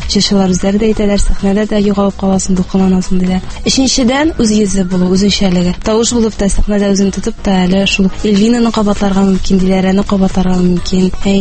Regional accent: Almetyevsk, Tatarstan, Russia; born there; Әлмәт районы. Мин Әлмәттән үзем туыстым.

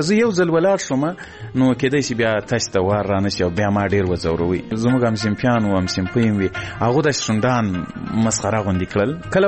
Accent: Ghazni, Afghanistan; ځکه زه له غزنی څخه یو دوه درې کسان وو

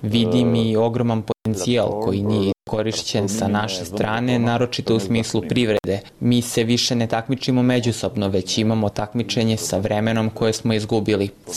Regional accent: Albania; kao što i kod nas u Albaniji

